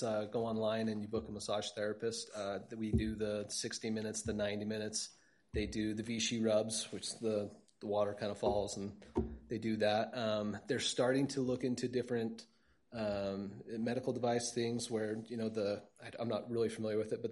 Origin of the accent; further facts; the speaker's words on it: Sandy, Utah, United States; I grew up in the East Sandy area, and so a lot of us that grew up there that knew Sega Lily ended up in South Jordan